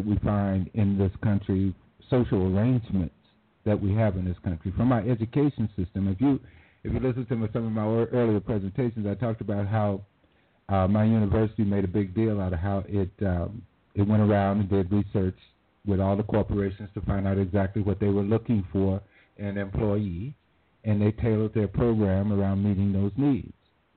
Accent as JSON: {"language": "English", "region": "the South", "country": "United States", "said": "New York is, for me, it was an education because I came from the South."}